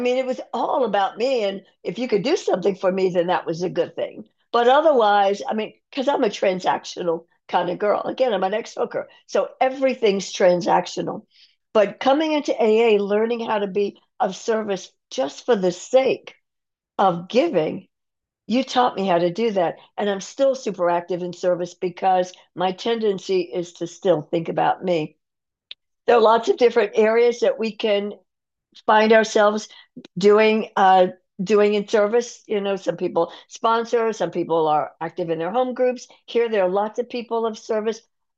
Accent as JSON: {"language": "English", "town": "Atlanta", "region": "Georgia", "country": "United States", "tie": "born there", "said": "I knew about God because I was born in the South. I was born in Atlanta. And I was born during a time when Black men were being lynched openly in the 1950s."}